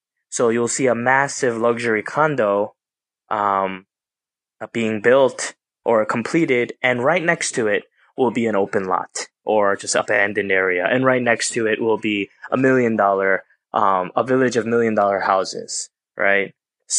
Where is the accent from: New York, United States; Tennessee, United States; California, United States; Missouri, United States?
New York, United States; Brooklyn; moved away as an adult; now in Metro Manila, Philippines; Korean American, born and raised in Brooklyn. I studied politics in DC, kind of tumbled around here and there, ended up in the startup scene in New York.